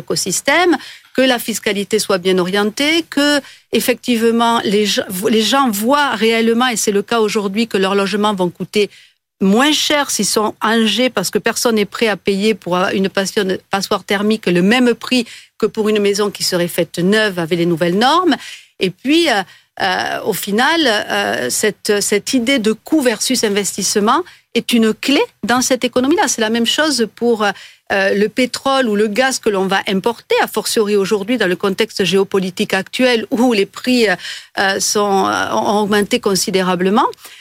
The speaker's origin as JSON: {"language": "French", "region": "Pyrenees", "country": "France"}